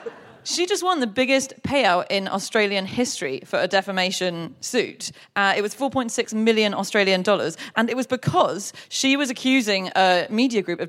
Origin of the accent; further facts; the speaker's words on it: United Kingdom; I'm British